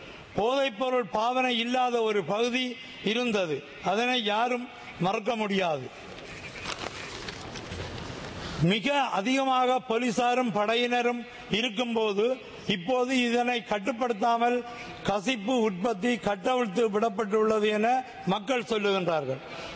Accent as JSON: {"language": "Tamil", "region": "Northern Province", "country": "Sri Lanka", "said": "நான் முல்லைத்தீவு மாவட்டத்தை சேர்ந்தவன். வன்னி தேர்தல் மாவட்டத்தை பிரதிநிதித்துவப்படுத்துவன்."}